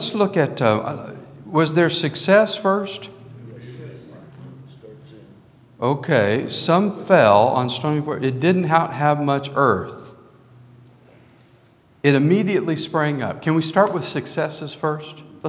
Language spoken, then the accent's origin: English; New Mexico, United States; Where I grew up in New Mexico, we had irrigation from the Rio Grande that irrigated our fields